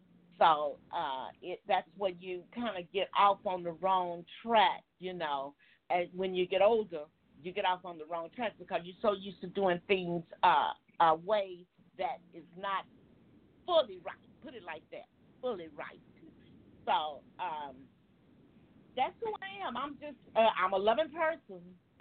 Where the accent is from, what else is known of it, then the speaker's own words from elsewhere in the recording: Houston, Texas, United States; Okay, I grew up in Houston, Texas.